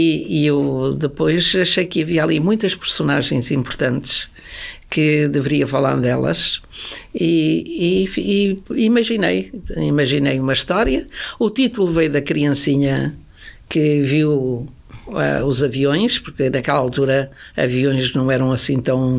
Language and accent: Portuguese; Funchal, Madeira, Portugal; E daí que eu apresentasse também o livro no Funchal. É a minha terra, pronto.